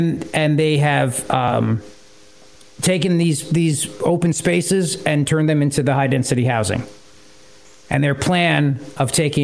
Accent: New Jersey, United States; when I was growing up in New Jersey and all my years in New Jersey politics

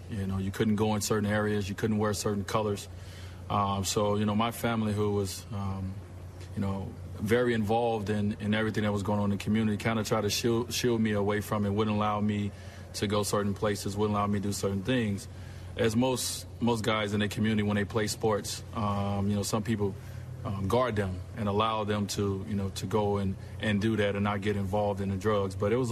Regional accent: Chicago, Illinois, United States; I mean, me growing up in Chicago, you know, my story about my mother and, you know, my family has been very well documented.

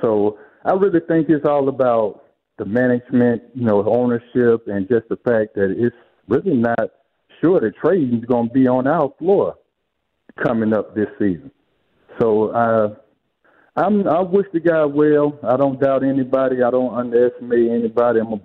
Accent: Atlanta, Georgia, United States; also born or lived in Decatur; I'm from Decatur. I'm born and raised in Atlanta.

